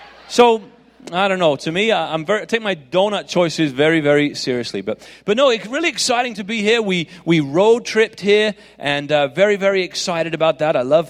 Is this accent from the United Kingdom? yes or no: yes; England, United Kingdom; accent: English; My accent, if you're wondering, it's an English accent. So if you're wondering, is he from Australia? Is he from New Zealand? It's English.